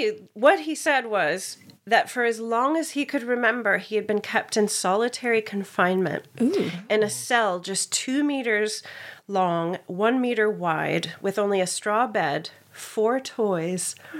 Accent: United States; I didn't want to ask as the American. I've lived here for 20 years.

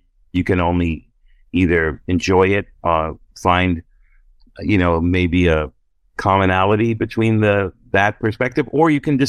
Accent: Brooklyn, New York, United States; And I'm like, oh yeah, I'm from Brooklyn.

